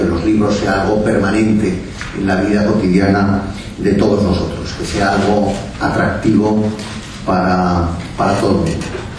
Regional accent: Barcelona, Catalonia, Spain; Yo, como saben, soy de Barcelona y llevo muchos años viviendo en San Jordi

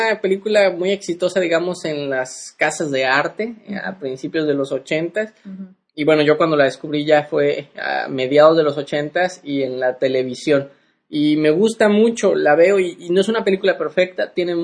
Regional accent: central Mexico, Mexico; accent: central Mexico; Yo hablo como persona educada del centro del país.

